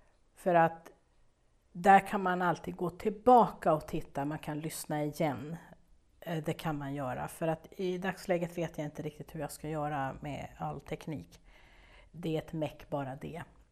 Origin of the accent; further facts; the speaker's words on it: Stockholm County, Sweden; eftersom jag kommer då från Stockholms skärgård